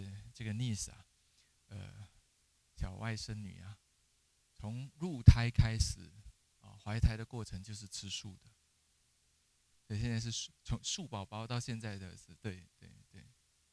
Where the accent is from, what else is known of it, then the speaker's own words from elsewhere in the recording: Penang, Malaysia; 其实我的家乡是佛法是最兴盛的，在槟城，佛法是最兴盛，整个马来西亚啊，整个马来西亚槟城佛法是最兴盛的，所以我们从小就已经对佛法有一个概念